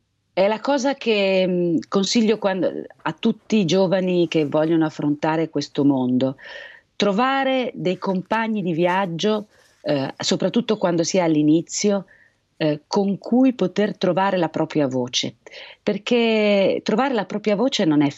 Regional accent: Florence, Tuscany, Italy; perché dobbiamo scontarla ancora come fiorentini

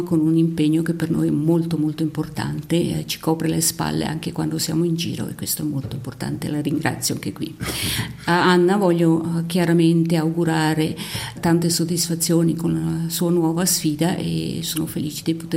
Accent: Brusio, Graubünden, Switzerland; also born or lived in Davos / Schiers; sono una valposchiavina, esattamente, nata e cresciuta a Brusio. Ho vissuto alcuni anni a Davos, poi per 27 anni a Schiers e poi mi sono trasferita all'Anquar dove abito attualmente.

